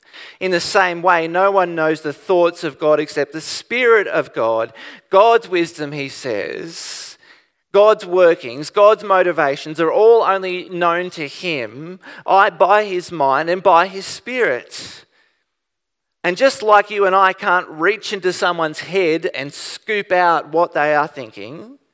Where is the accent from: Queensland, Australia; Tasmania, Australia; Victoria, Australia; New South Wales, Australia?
New South Wales, Australia; Byron Bay; There's also the New Age movement, which I grew up with in Byron Bay at high school.